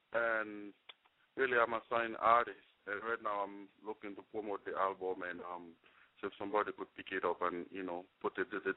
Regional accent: Haiti; moved away; Well, I'm originally from Haiti.

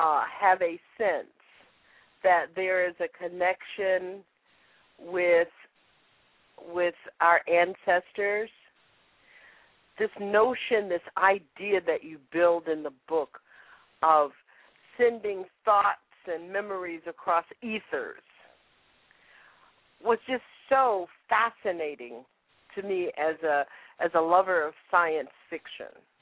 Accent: Florida, United States; And all I could think about was growing up in Florida, sometimes the heat would be rising from the pavement on the street.

